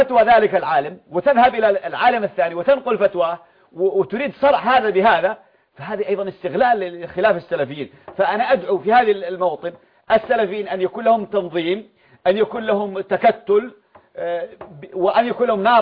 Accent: Yemen; أصلا عندنا في اليمن كانت حرية التسلح موجودة

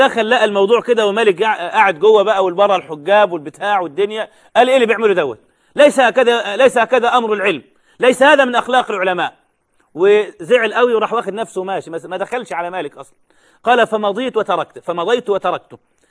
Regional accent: Egypt; وعندنا في مصر ساعتها

